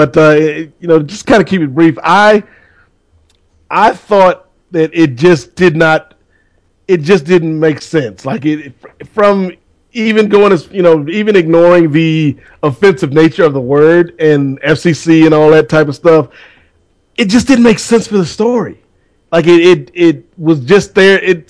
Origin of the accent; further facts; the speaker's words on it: Red Hook, New York, United States; I heard that word a lot growing up in Red Hook.